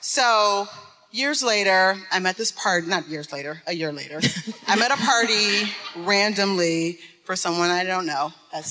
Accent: Detroit, Michigan, United States; I'm from Detroit.

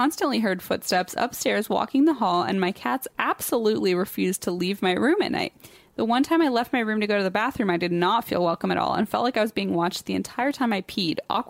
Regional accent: Leesburg, Virginia, United States; I'm a fellow Nova native, born and raised in Leesburg, Virginia.

